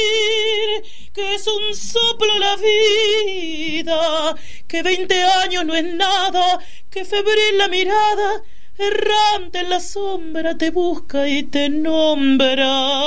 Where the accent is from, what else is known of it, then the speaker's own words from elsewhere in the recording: Córdoba, Argentina; Bueno, yo soy cordobesa.